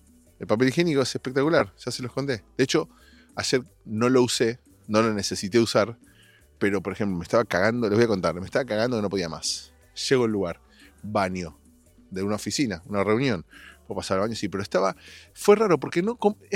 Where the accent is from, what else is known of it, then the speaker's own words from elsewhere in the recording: Argentina; moved away; No es de cipayo esto, porque cuando yo me fui de Argentina no había.